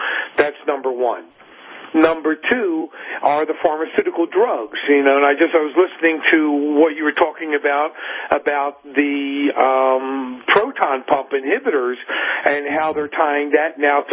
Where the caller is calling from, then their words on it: New Mexico, United States; Actually, I'm not in Texas. I'm actually in New Mexico, but staying in touch with the family in Texas.